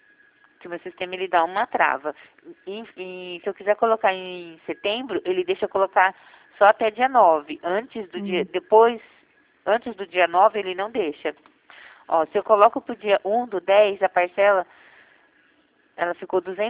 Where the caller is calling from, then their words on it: Jundiaí, São Paulo, Brazil; Hoje, eu estou em São Paulo, eu falo de São Paulo, né? Eu estou no município de Jundiaí.